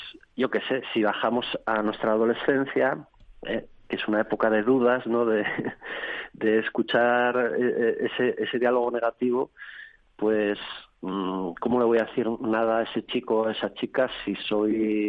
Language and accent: Spanish; Asturias, Spain; Yo soy asturiano y, bueno, pues tenía sus vacas y su huerto.